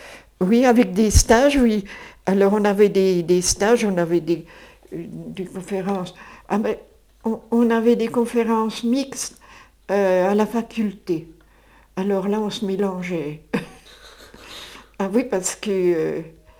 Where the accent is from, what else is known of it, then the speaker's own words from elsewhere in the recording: Dijon, Bourgogne-Franche-Comté, France; De Dijon, je suis